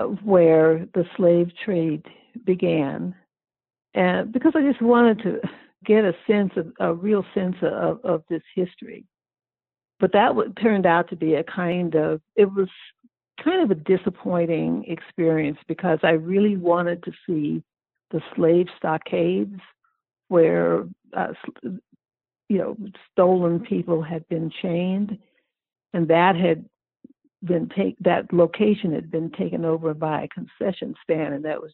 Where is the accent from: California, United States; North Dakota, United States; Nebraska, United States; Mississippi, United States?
California, United States; Oakland; because I grew up in Oakland, California, in a kind of, I don't want to use the word privileged, I was kind of spoiled.